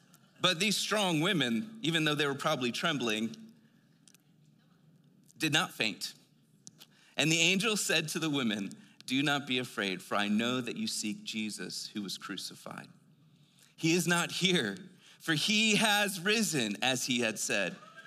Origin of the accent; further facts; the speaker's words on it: Philadelphia, Pennsylvania, United States; And where I grew up Northeast America in Philly, that Philadelphia had been around before our nation was formed.